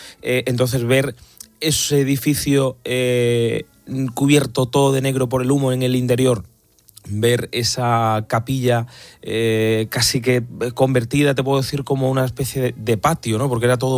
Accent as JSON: {"language": "Spanish", "town": "Córdoba", "region": "Andalusia", "country": "Spain", "said": "me quito un poco el papel de periodista, y hablo como cordobés"}